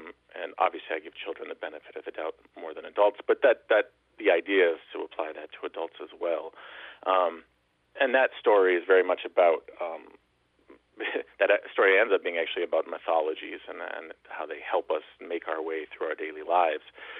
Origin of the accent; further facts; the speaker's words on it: New England, United States; now in Midwest, United States; I grew up in New England, and I live down south, and I live in the Midwest now.